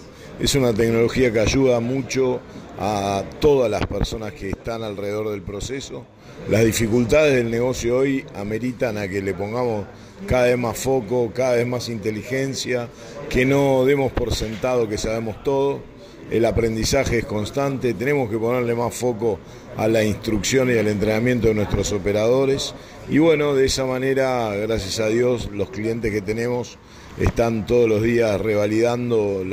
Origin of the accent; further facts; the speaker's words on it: Argentina; Somos argentinos, somos agricultores, nuestra empresa está en Santa Fe